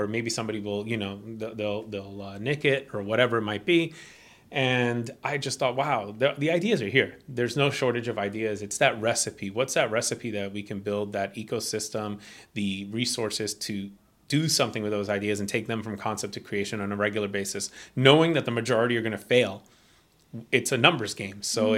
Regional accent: East Coast, United States; also born or lived in St. Louis, United States; I spent time living in the Midwest of the United States. I grew up on the East Coast, but I spent 7 years in St. Louis.

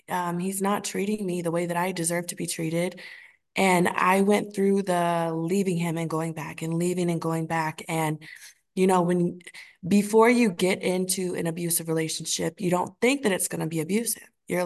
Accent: North Carolina, United States; So originally I'm from North Carolina, joined the military at 23 and I got out in 2022.

